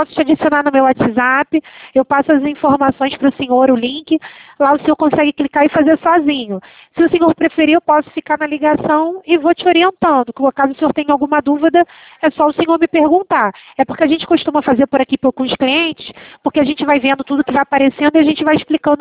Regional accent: Rio de Janeiro, Brazil; eu sou do Rio de Janeiro

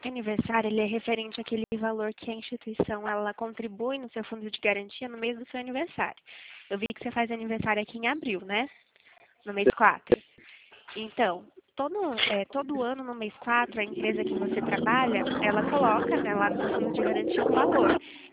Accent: Pirassununga, São Paulo, Brazil; Eu sou do interior de São Paulo, Pirassununga.

